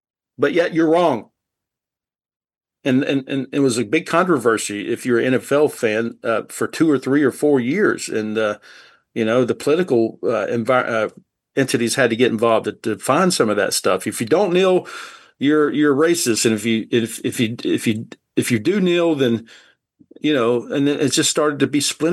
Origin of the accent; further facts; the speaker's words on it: the South, United States; I grew up in the South where there's a lot of discrimination, and I absorbed some of that, not wanting to.